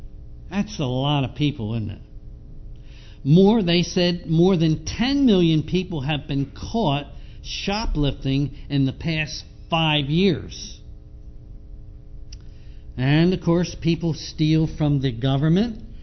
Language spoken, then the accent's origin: English; Northeast, United States; I come from the Northeast, and I don't know about different sections of the country